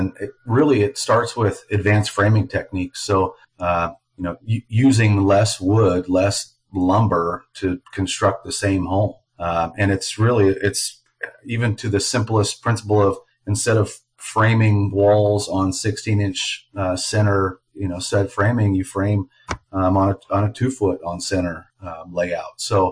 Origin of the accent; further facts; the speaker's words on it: Idaho, United States; moved away; I grew up in Idaho and moved out to Southwest Washington in 1999.